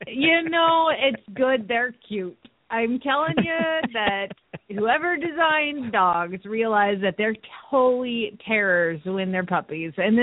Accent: Phoenix, Arizona, United States; from Phoenix, Arizona

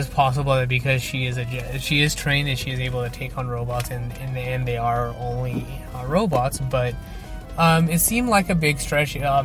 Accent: India; So being an Indian, it is of importance to me.

